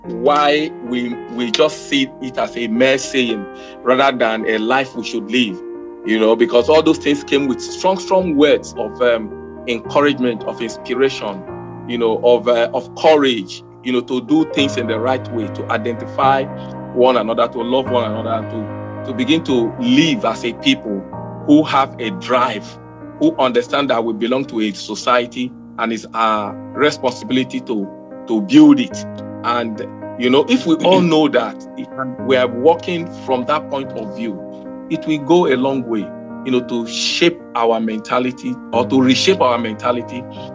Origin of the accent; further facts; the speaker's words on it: Nigeria; What am I supposed to do being a Nigerian as a citizen?